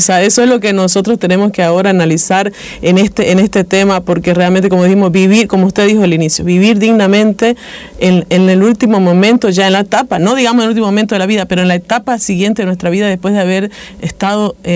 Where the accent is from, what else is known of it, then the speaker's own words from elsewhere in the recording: Bolivia; nosotros tenemos que cuestionarnos como bolivianos, ¿no? Como ciudadanos también.